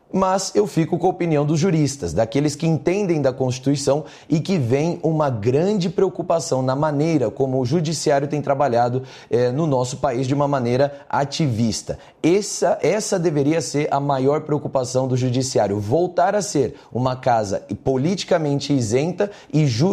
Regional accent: Brazil; eu falo isso com um certo peso no coração mesmo, como brasileiro

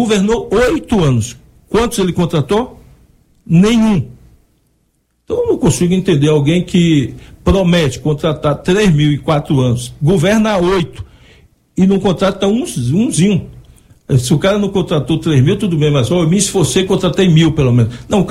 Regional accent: Bahia, Brazil; Eu, como baiano, fico envergonhado.

